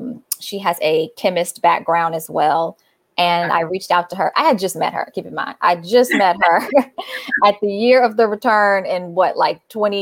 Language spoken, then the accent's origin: English; Chicago, Illinois, United States; But Angela is from Chicago. I'm from Chicago.